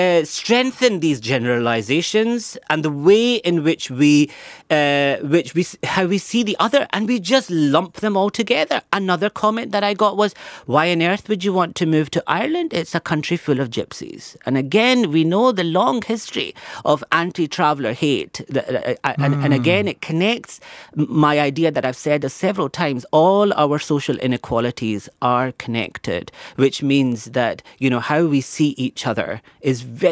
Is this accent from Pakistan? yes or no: yes; Pakistan; I am Pakistani